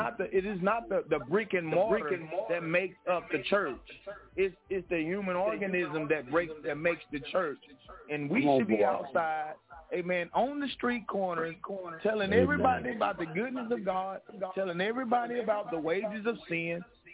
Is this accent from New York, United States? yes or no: no; Jackson, Alabama, United States; I mean, in my region, where I'm from, Pastor Kemp, I'm from Jackson, Alabama.